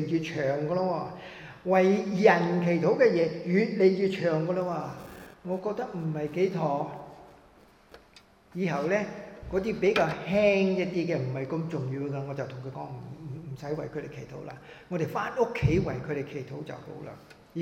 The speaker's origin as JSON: {"language": "Cantonese", "country": "China", "said": "除了我们中国人之外，除了我们讲广东话的之外，"}